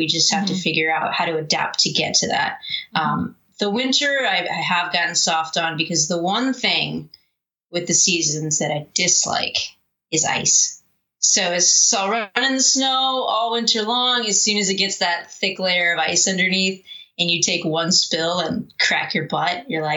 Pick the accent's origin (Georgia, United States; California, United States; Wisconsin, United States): California, United States; San Diego; also born or lived in Arizona / Rochester Hills; now in Charlevoix, United States; I think I moved to Michigan from, I grew up in San Diego, went to school at Arizona State. So Michigan was a huge change. Lived in Rochester Hills